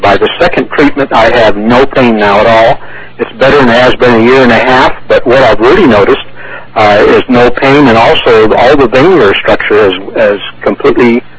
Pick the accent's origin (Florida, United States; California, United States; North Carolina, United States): California, United States; Whittier; I am from Whittier, California.